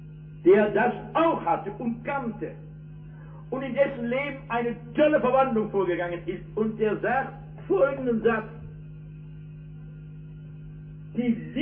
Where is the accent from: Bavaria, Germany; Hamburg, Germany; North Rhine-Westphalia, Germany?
North Rhine-Westphalia, Germany; Ich komme aus dem Ruhrgebiet.